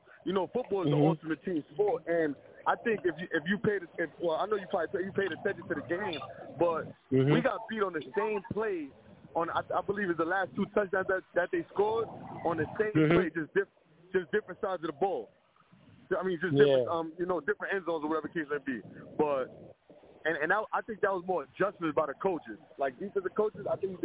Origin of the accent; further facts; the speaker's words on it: New York, United States; I'm from New York.